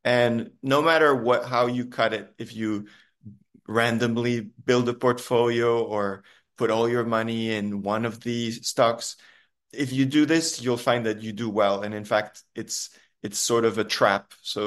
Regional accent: Switzerland; I got a PhD in math and I come from Switzerland

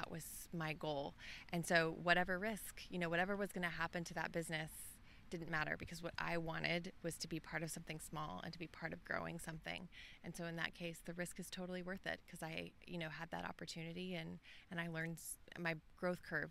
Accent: Dallas, Texas, United States; also born or lived in Austin; you know, I grew up in Dallas. I moved to Austin for school.

